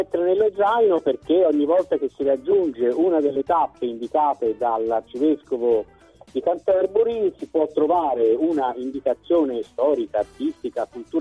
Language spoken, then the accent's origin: Italian; Tuscany, Italy; born there; io sono nato in Versilia